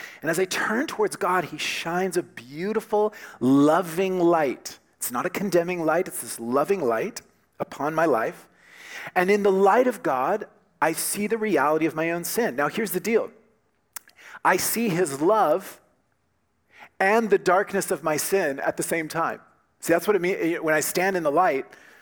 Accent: United States; Amazing thing about Canada, as an American, I was looking for a place to pay

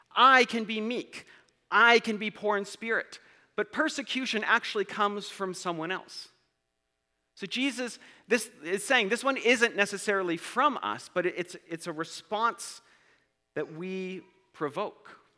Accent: Edmonton, Alberta, Canada; because I'm from Edmonton.

